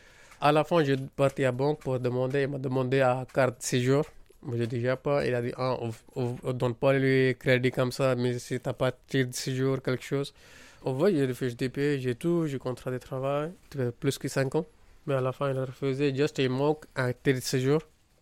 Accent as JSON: {"language": "French", "country": "India", "second_language": "French", "moved": "as an adult", "lives_now": "France", "said": "je viens de Inde. Je suis venu en France en 2015 pour le travail."}